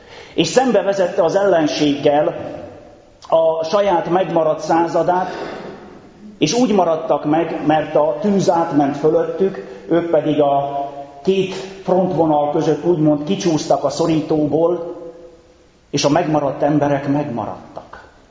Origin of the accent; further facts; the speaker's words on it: Mureș County, Romania; Az én szülőfalumtól, hát néhány 10 kilométerre légvonalba, egy Szász Régen nevű helység mellett Erdélyben